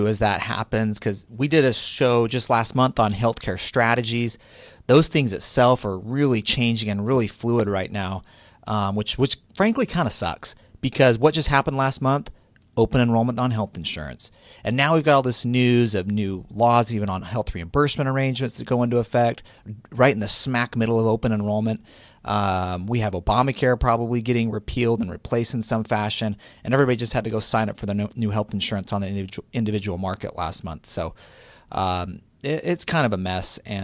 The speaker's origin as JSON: {"language": "English", "region": "Arizona", "country": "United States", "said": "including Arizona, my home state, where the minimum wage was raised from $8 to $12 an hour"}